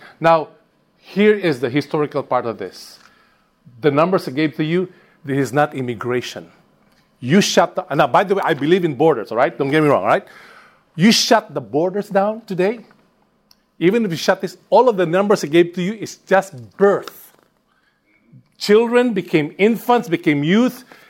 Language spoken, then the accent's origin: English; Philippines; I'm from the Philippines.